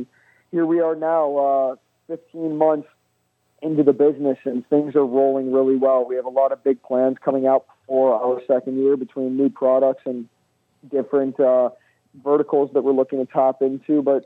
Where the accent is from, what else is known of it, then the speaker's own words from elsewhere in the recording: Canada; I grew up in Canada, and having a beard was always a big thing.